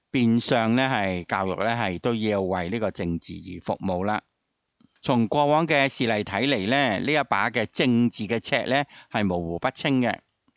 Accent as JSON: {"language": "Chinese", "country": "Hong Kong", "said": "我们香港人是简称他叫做"}